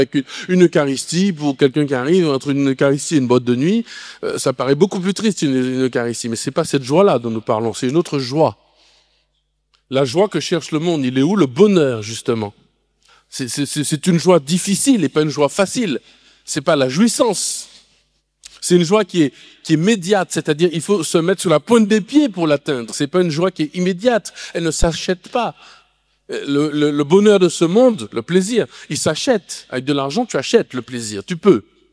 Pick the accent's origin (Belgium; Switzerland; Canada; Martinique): Martinique; Moi, je suis de Martinique, je ne connais pas ce genre de choses.